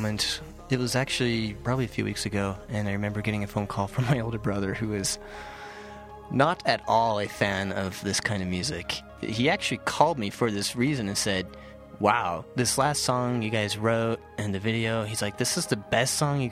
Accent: Utah, United States; especially growing up in Utah.

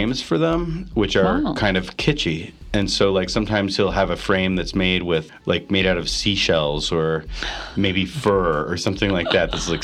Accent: Ephraim, Utah, United States; I'm a total hick. I grew up in Ephraim, Utah

